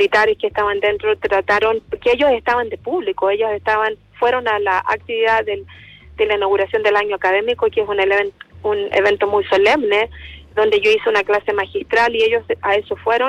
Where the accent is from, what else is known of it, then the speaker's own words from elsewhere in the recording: Chile; moved away; 30 años atrás, cuando yo me fui de Chile, esto no existía.